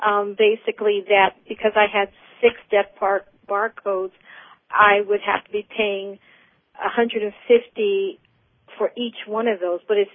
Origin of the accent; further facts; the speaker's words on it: Alameda, California, United States; I'm from Alameda, California.